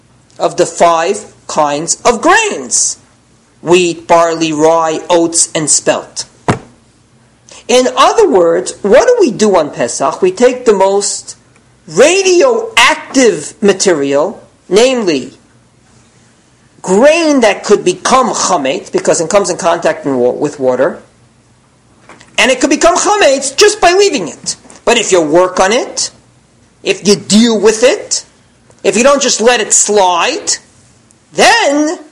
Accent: New York, United States; Anyway, now you can see I come from New York. I'm very aggressive.

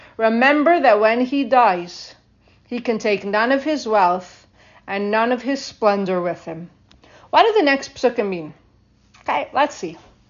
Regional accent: Canada; except that I'm from Canada, so her picture's on the bills.

